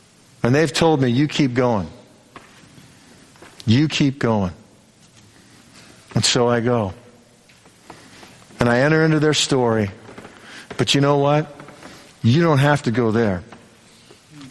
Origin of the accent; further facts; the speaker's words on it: United States; But I said, I want you to know, as an American, you're my friend.